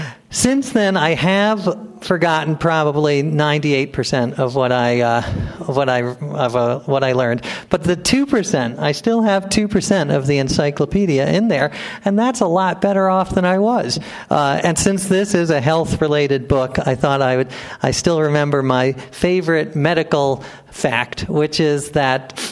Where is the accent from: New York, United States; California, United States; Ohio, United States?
New York, United States; I come from New York, which is the 18th healthiest state, so I feel better already.